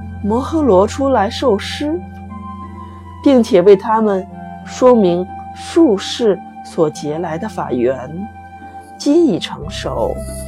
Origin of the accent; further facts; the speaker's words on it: Xi'an, Shaanxi, China; 我是来自西安的